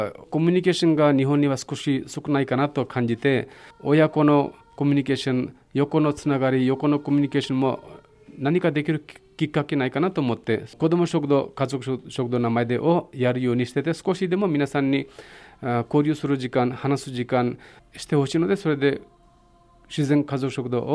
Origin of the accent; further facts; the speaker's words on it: India; Japanese is a second language; now in Wakayama, Japan; インドから参りました